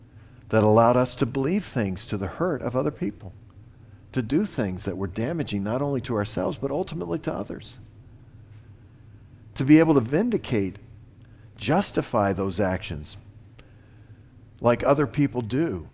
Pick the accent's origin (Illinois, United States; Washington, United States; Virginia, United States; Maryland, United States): Virginia, United States; born there; It's not that I was born in Virginia or what my family was or what was the heritage of my family or any of these things.